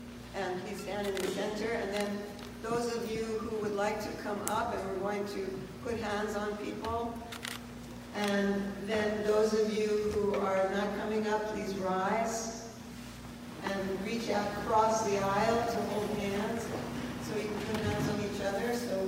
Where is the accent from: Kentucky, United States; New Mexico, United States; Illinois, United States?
New Mexico, United States; because I'm from New Mexico, the word migrant always rings a little strange